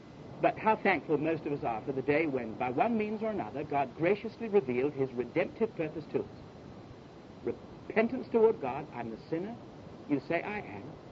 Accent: London, United Kingdom; born there; I was a Christian simply because my face was white and I was born in London

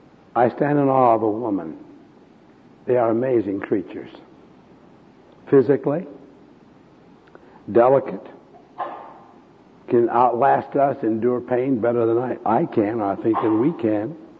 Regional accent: United States; I'm now 77, and I'm an American.

